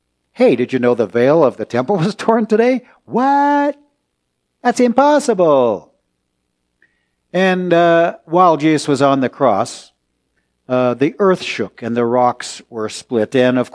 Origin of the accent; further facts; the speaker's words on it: California, United States; I grew up in California, and I actually don't remember a lot of earthquakes in my youth.